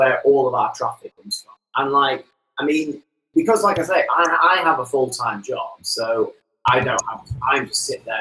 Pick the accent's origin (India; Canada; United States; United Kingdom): United Kingdom; I am so British.